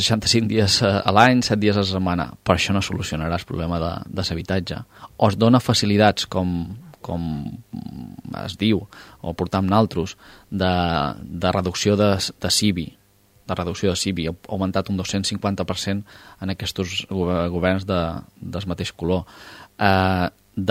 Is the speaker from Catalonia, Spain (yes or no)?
no; Formentera, Balearic Islands, Spain; born there; que puc tenir jo, que he nascut aquí a Formentera